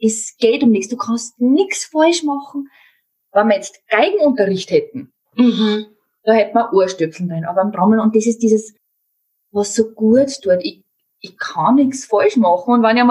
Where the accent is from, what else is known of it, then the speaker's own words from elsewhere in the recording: Upper Austria, Austria; ich komme ja aus dem Mühlviertel